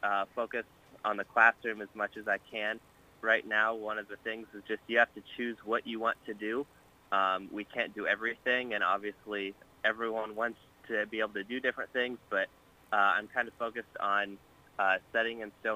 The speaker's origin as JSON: {"language": "English", "town": "West Branch", "region": "Iowa", "country": "United States", "said": "Yeah, so I'm from West Branch, Iowa. It's about 20 minutes east of Iowa City. Graduated high school there from West Branch, and after that I went straight up to Iowa State."}